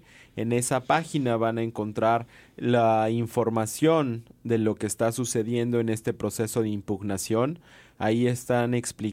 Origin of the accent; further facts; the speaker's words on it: Mexico; Como mexicanos debemos hacer el llamado a todos nuestros compatriotas